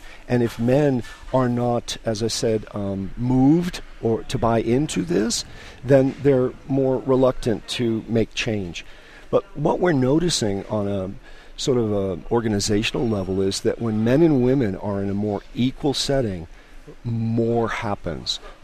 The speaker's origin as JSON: {"language": "English", "region": "Maine", "country": "United States", "said": "I'm from Maine originally"}